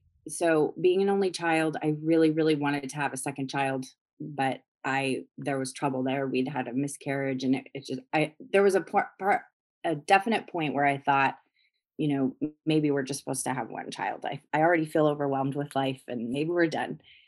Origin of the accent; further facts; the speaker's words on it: West Coast, United States; I'm an only child. I was raised by a single mom, and I grew up on the West Coast, and I come from a musical acting family.